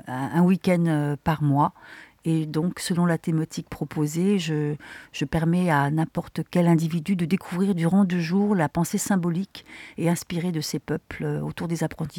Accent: France; nous avons aussi nous-mêmes des racines à honorer en tant que Française.

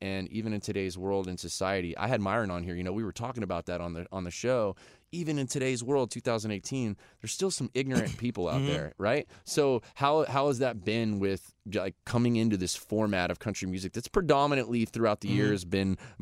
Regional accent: Florida, United States; because where I grew up in Florida, when I moved to town, I was a long haired guy

